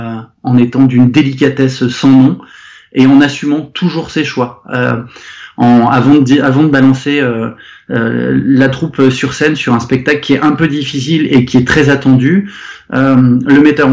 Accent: the Alps, France; parce que moi je suis pas du tout de la région, j'ai grandi dans les Alpes

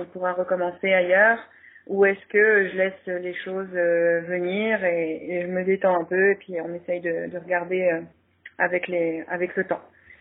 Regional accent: France; now in Montreal, Canada; j'ai 36 ans. Et je suis française, mais j'habite à Montréal, au Canada.

